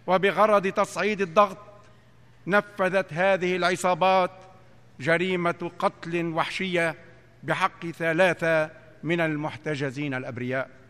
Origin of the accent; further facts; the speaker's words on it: Lebanon; جئتكم حاملاً هموم بلدي لبنان الواقع في قلب منطقة تشهد أحداثاً هائلة